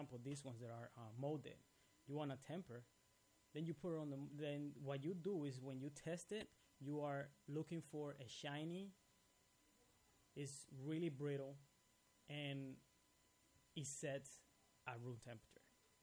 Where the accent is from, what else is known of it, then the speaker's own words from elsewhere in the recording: Dominican Republic; I'm from the Dominican Republic.